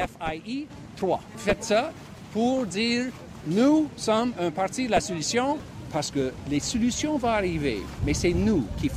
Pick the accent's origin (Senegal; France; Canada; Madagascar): Canada; French is a second language; Moi, je suis canadien.